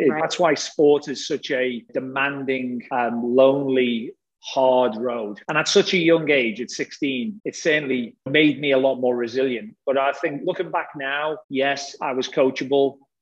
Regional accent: North West England, United Kingdom; accent: Liverpool; I'm a Liverpool fan, as probably some people will pick up from my accent.

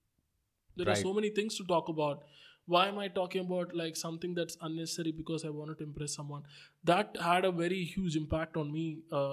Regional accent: Chennai, Tamil Nadu, India; Like, at the end of the day, I'm a guy from Chennai.

